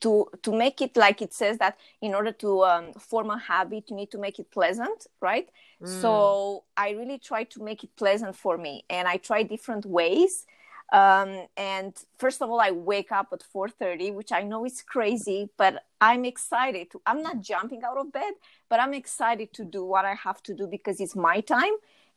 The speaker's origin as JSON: {"language": "English", "country": "Romania", "moved": "yes", "lives_now": "Montreal, Canada", "said": "Actually, I'm from Montreal. So actually, I'm Romanian."}